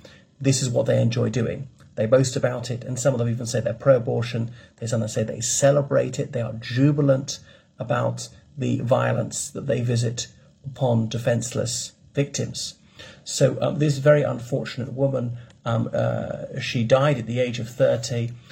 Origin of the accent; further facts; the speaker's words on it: Ireland; from Ireland.